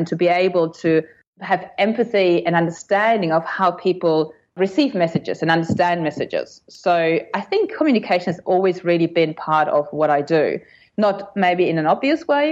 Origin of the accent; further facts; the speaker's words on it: Germany; I grew up in Germany with an Italian dad